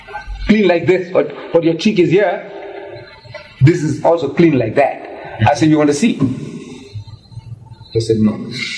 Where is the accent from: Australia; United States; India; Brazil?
India; English is a second language; moved away; So I come from India, I was born in India, primitive village place.